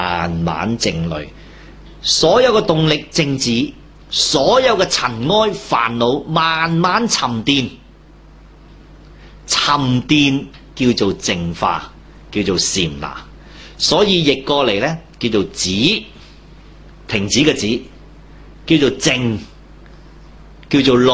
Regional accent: China; 尤其我哋中国人

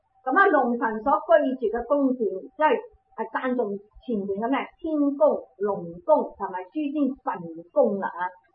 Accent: China; 所以我哋中國人就係咩啊？大慚啦！

